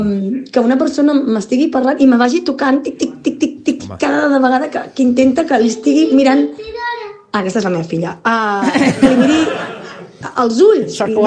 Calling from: Breda, Catalonia, Spain; de Breda.

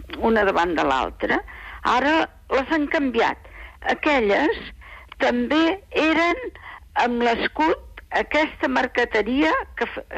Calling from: Barcelona, Catalonia, Spain; de Sants.

